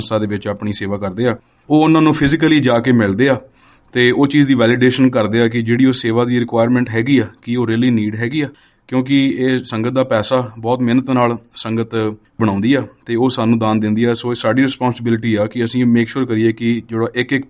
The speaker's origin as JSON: {"language": "Punjabi", "country": "Canada", "said": "ਇਹ ਅਸੀਂ ਸਾਰੇ ਚਾਰੇ ਮੈਂਬਰਸ ਕੈਨੇਡਾ ਤੋਂ ਹਾਂ"}